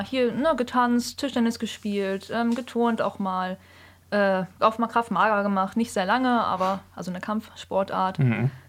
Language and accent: German; Norderstedt, Schleswig-Holstein, Germany; Ich komme aus Norderstedt.